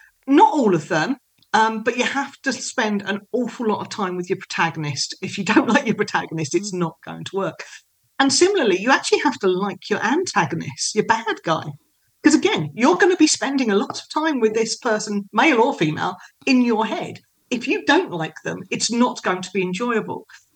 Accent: South East England, United Kingdom; I grew up in Kent and so I know London.

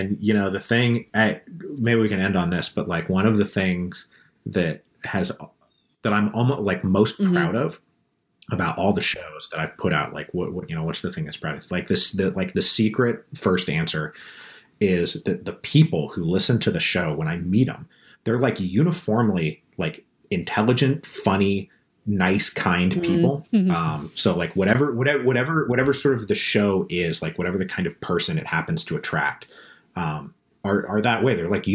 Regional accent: Seattle, Washington, United States; I'm from Seattle originally.

